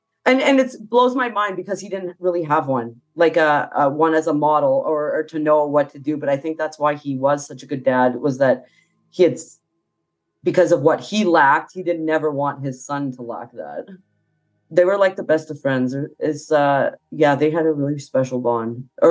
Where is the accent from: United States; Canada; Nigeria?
Canada; Fort McMurray, Alberta; I think it's growing up in Fort McMurray, sometimes I think it was a curse.